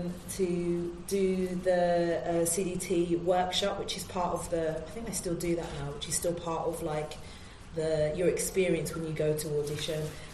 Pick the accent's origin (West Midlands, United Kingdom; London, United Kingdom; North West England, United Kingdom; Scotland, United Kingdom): West Midlands, United Kingdom; Birmingham; I'm from Birmingham. I didn't say also I'm of West Indian background. So my mum is Jamaican, my dad is Vincentian, which is a tiny island next to like St. Lucia. So I'm West Indian